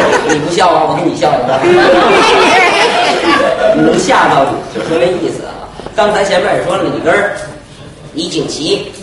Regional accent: Northeast China, China; 我东北人，刚才不说了吗？

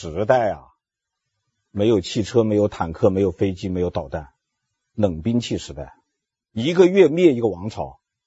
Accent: China; 直到今天我们中国人身上还有周公的影响，只是大家不知道

